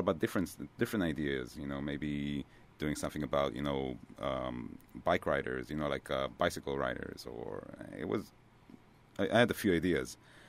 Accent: Israel; moved away as an adult; now in New York, United States

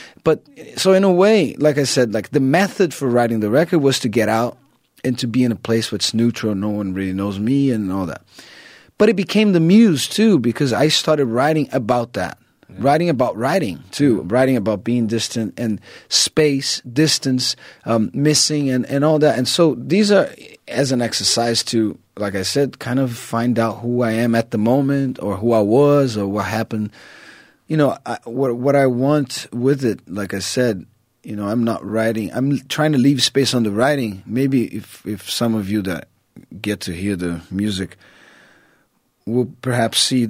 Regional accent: Rio de Janeiro, Brazil; I was like, oh, I'm still from Rio. You know, anyone that's from Brazil talks to me will know that, you know, by my way.

